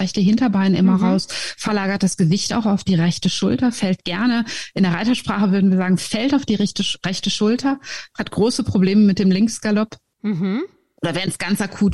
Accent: Germany; now in Tromsø, Norway; Ich bin Deutsche, wie man hört, und lebe aber kurz vom Nordpol in Tromsø, in der Nähe von Tromsø.

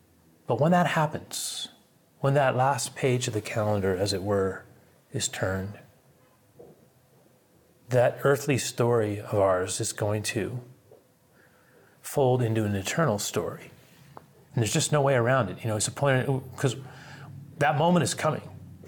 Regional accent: San Francisco, California, United States; born there; because I was born on May 2nd, 1963, actually here in San Francisco, where I'm recording this right now.

